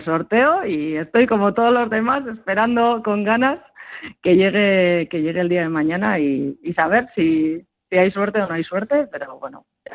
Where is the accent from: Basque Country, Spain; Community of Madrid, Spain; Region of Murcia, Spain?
Basque Country, Spain; Bilbao; que nos emocionemos como buenos bilbaínos